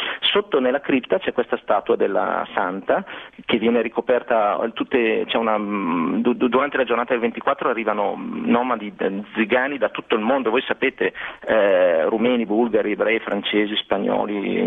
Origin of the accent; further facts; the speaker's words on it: Bergamo, Lombardy, Italy; ho un nonno nato dalle parti di Pavia, una nonna mantovana, un'altra milanese, eccetera. Io ho questo grave problema, sono di Bergamo